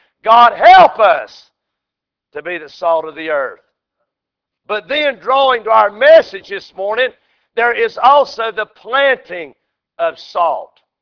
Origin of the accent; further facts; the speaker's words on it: the South, United States; Now, I'm from the South, and there's a lot of folks get into it along the way.